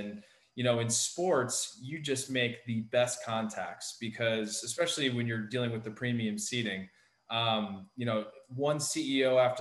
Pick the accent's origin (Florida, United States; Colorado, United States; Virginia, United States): Florida, United States; growing up in South Florida was always a huge, and still am, it's tough at times, but still am a very big Miami Dolphins fan.